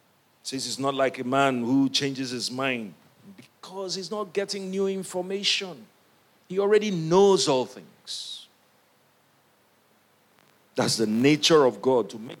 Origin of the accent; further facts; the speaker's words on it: Nigeria; We are from Nigeria, the nations.